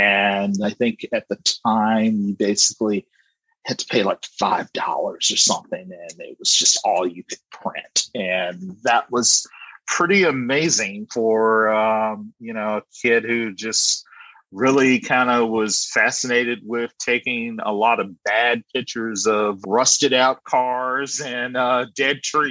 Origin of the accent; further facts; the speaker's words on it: Greenville, Mississippi, United States; born there; I'm more or less born in Mississippi, a little small town called Greenville.